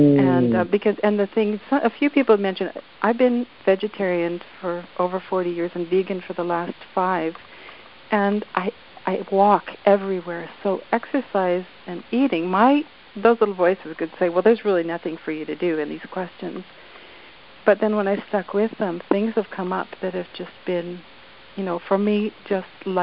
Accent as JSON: {"language": "English", "region": "British Columbia", "country": "Canada", "said": "I'm from British Columbia, Canada."}